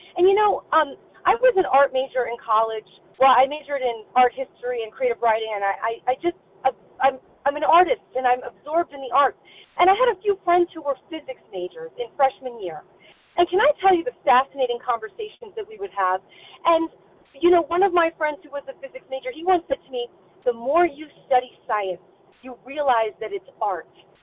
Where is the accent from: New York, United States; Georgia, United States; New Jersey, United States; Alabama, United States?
New Jersey, United States; I'm a recovered compulsive overeater from New Jersey. I hope I can be heard okay. I'm just driving from my place in Pennsylvania back to Jersey.